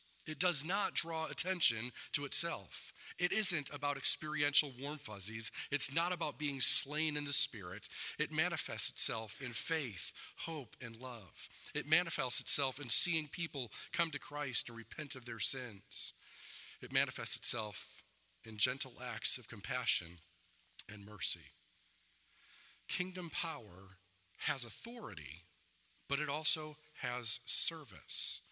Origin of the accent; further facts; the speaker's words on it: Detroit, Michigan, United States; Now, I grew up in Detroit, and so I love Detroit sports teams.